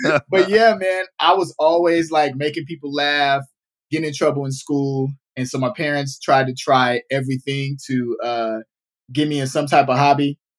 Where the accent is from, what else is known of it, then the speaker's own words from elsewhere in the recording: Chicago, Illinois, United States; now in Los Angeles, United States; I mean, well, I was born and raised in Chicago.